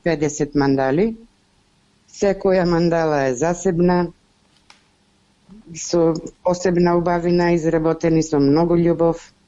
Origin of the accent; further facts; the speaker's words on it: Prilep, Pelagonia, North Macedonia; од Прилеп.